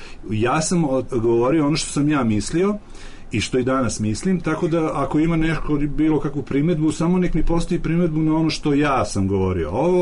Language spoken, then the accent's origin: Serbian; Serbia; mi smo ljudi Srbi